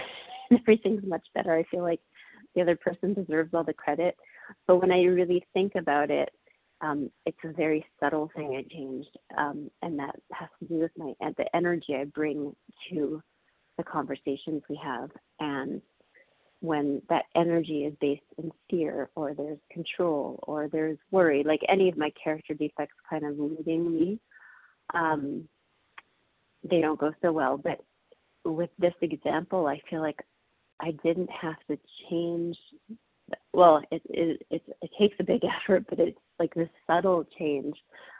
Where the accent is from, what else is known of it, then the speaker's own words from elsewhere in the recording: Israel; recovered compulsive overeater in Israel.